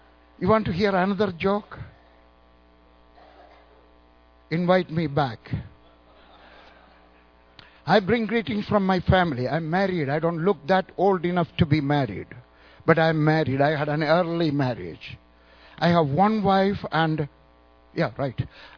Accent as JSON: {"language": "English", "region": "South India", "country": "India", "tie": "born there", "said": "I was born in South India, extreme South India. My parents are from Eastern Orthodox Church."}